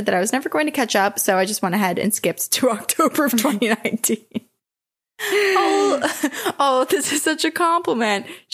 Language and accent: English; St. Charles, Illinois, United States; My hometown of St. Charles, Illinois has some pretty neat ghost stories